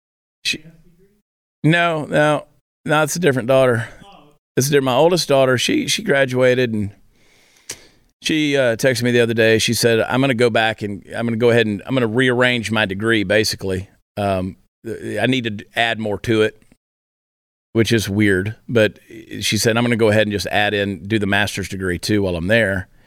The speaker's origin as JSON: {"language": "English", "region": "New Jersey", "country": "United States", "tie": "born there", "said": "You know, people love to give me a hard time because I was born in New Jersey."}